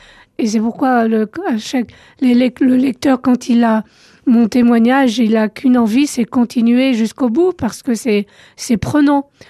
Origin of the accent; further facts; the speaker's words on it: France; parce que j'ai grandi en France